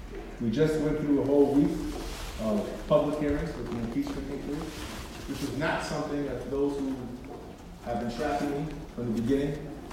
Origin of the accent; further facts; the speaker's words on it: Schenectady, New York, United States; I grew up in upstate, I grew up in Schenectady, working class kid